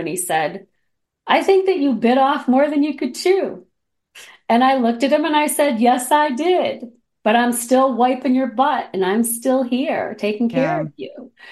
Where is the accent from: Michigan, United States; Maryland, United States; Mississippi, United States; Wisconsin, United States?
Michigan, United States; Detroit; I'm from the Detroit area. We were from Flint and Detroit, respectively, Novi area.